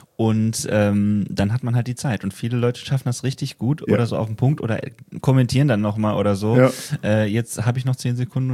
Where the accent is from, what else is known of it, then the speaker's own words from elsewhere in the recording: Wetzlar, Hesse, Germany; Ja, ich bin aus Wetzlar.